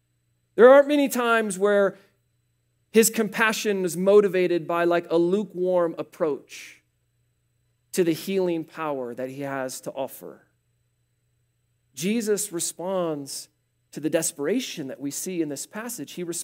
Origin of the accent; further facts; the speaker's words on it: Midwest, United States; I grew up in the Midwest. Natalie and I met each other in the Midwest.